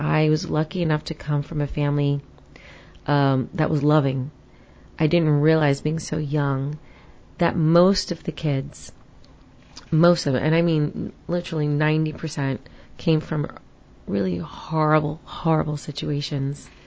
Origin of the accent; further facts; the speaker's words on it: Queens, New York, United States; accent: New York; I'm from New York. I still say coffee and door and forget about it. Like, I really say that. Get out of here is a big line for me too. So I still have the accent. Can't get rid of it. So way back when, I come from Queens in New York.